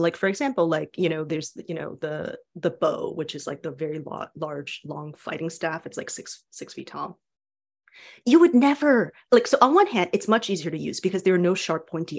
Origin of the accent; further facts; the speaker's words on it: Taiwan; So like I was born and raised in Taiwan.